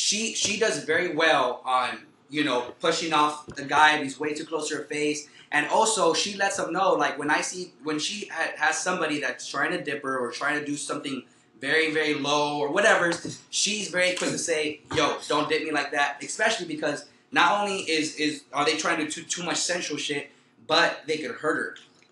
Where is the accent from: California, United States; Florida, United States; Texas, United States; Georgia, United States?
California, United States; I'm from the IE. I grew up in C